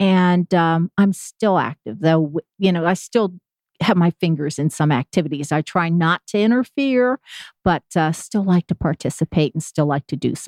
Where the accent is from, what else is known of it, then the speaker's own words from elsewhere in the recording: New Jersey, United States; also born or lived in Chicago; now in Atlanta, United States; No, I'm not a Southerner. Typically, moved here from the north, from New Jersey area.